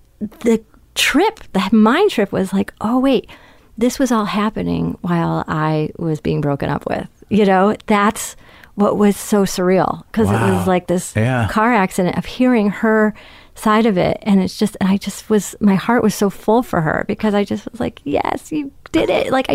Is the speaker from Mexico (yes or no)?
no; California, United States; I mean, I'm from California.